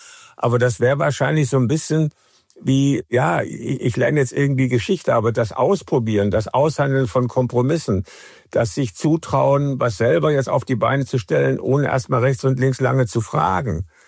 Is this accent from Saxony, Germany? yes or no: yes; Saxony, Germany; ich stamme aus Sachsen und wir sind dann 87 das erste Mal mit meiner Mutter wieder da gewesen, wo ich geboren bin